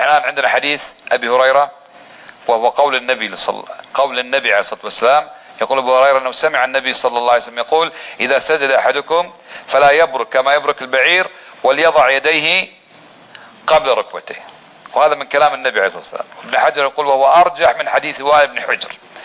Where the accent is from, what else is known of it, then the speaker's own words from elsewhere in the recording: Kuwait; يعني نحن من الكويت كم واحد، انا جاي اثنين ثلاثة